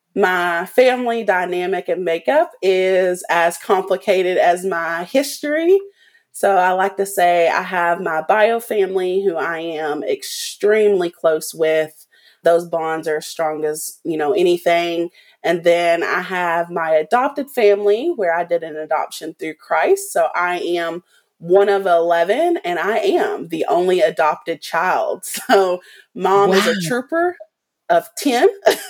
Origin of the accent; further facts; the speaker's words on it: Owensboro, Kentucky, United States; I am from Owensboro, Kentucky. Big shout out to my Kentuckians out there.